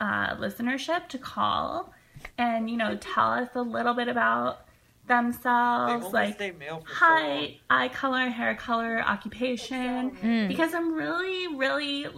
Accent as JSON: {"language": "English", "town": "Los Angeles", "region": "California", "country": "United States", "said": "I'm from Los Angeles. That's where I'm calling from."}